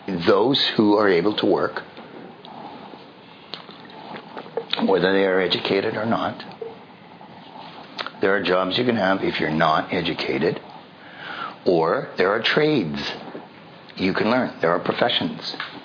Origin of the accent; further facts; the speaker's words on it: Canada; now in United States; I'm born and raised in Canada and live most of my life in the U.S.